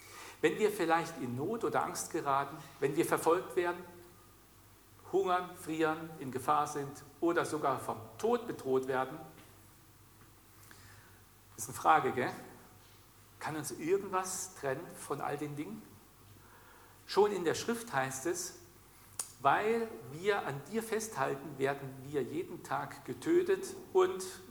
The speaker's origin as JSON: {"language": "German", "country": "Germany", "tie": "born or raised there", "said": "in meiner Kindheit und in der Teenie-Zeit in der DDR aufgewachsen."}